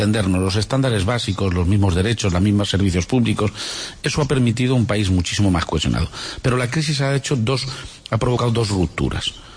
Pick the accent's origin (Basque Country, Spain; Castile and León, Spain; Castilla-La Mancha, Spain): Castilla-La Mancha, Spain; Toledo; y fíjese que yo soy de Toledo